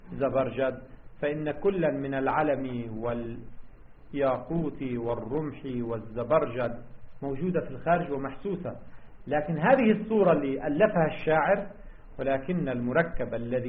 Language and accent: Arabic; Lebanon; هذا ما يعرف عندنا في لبنان بشقائق النعمان